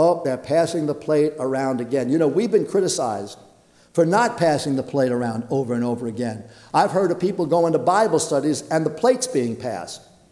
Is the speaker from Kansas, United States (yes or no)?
no; Brooklyn, New York, United States; When I was growing up in the Brooklyn Italian church, the people were dirt poor.